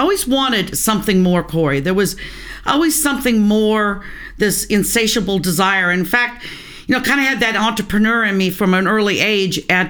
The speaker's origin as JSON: {"language": "English", "town": "Bellingham", "region": "Washington", "country": "United States", "tie": "born or raised there", "said": "I was born and raised in Bellingham, which at that time was a pretty small community, of about 25,000 people, but very spread out. The houses were not close together. We're about 30 minutes from the Canadian border."}